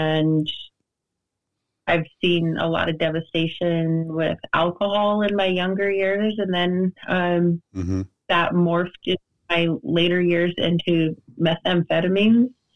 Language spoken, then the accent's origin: English; Idaho, United States; Well, I'm a little red kid from Idaho. I grew up on the Nez Perce Indian Reservation, and I am the second in a lineup of six kids